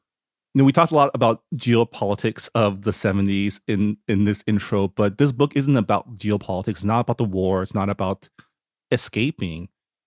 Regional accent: Toronto, Ontario, Canada; English is a second language; I was born in Toronto, so I grew up in the West

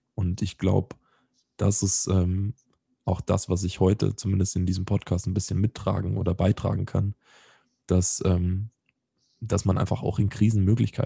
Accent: Vorarlberg, Austria; now in Salzburg, Austria; in Salzburg, in meiner Wahlheimatstadt dann. Also ich bin ja eigentlich aus Vorarlberg, aber ich kann Deutsch.

